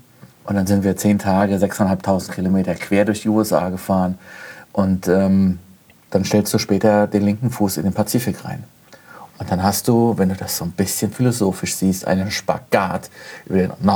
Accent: Spessart, Germany; Colorado ist ein bisschen wie der Spessart, wo ich herkomme.

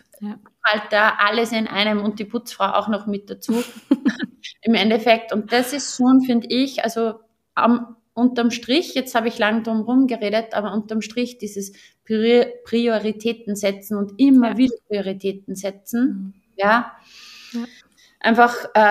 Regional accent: Austria; bei uns in Österreich

